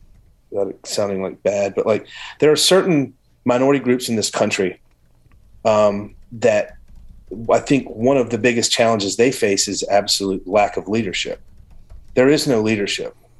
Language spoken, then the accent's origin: English; the South, United States; So I grew up in the South.